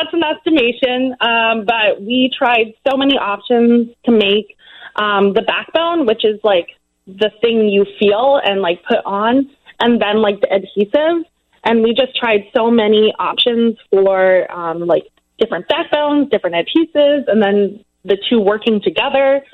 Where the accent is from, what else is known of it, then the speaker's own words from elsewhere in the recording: Gurnee, Illinois, United States; I am. So I'm from Gurnee, so just